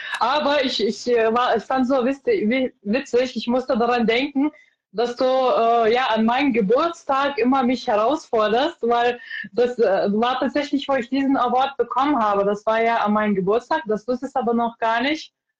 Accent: Lithuania; first language Lithuanian; German is a second language; meine Muttersprache ist Litauisch

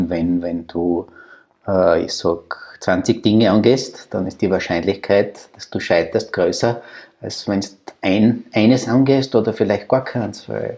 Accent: Austria; die Sympathien bei uns in Österreich, und das ist wirklich signifikant für Österreich

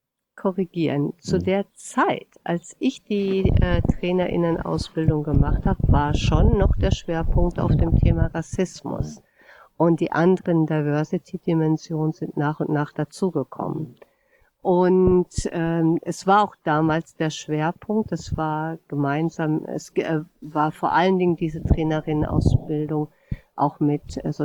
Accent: Bavaria, Germany; also born or lived in North Rhine-Westphalia; da war ich 6 Jahre alt, sind wir damals von Nordrhein-Westfalen nach Bayern umgezogen, auch in ein kleines Dorf. Und über die sogenannte Weißwurstgrenze, das war 1969.

